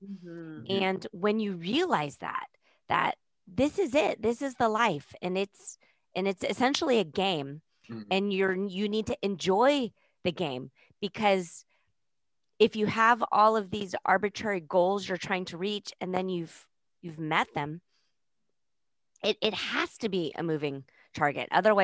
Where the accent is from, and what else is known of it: Scotland, United Kingdom